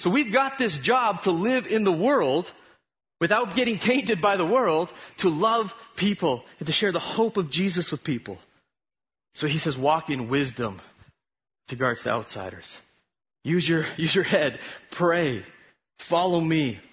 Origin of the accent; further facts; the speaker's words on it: Canada; but I'm a Christian. Why? How? Because I'm Canadian.